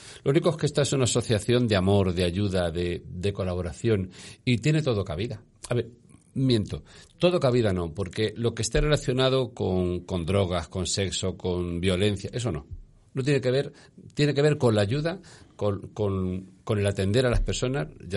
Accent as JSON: {"language": "Spanish", "town": "Puertollano", "region": "Castilla-La Mancha", "country": "Spain", "lives_now": "Ciudad Real, Spain", "said": "yo soy de Puerto Llano y me encanta Ciudad Real, que es ahora donde vivo, pero yo hablo con orgullo de mi pueblo"}